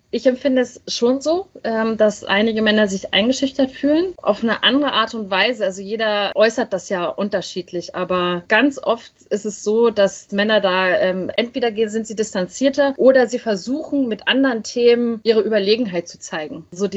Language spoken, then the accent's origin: German; East Germany, Germany; als in Ostdeutschland, wo ich herkomme.